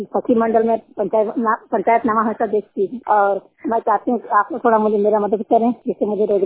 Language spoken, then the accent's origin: Hindi; Bandhanwar, Jharkhand, India; मैं जिला गोड्डा से बोल रही हूँ। मेरे गांव का नाम बंधनवार है, थाना पत्रा गांव आता है।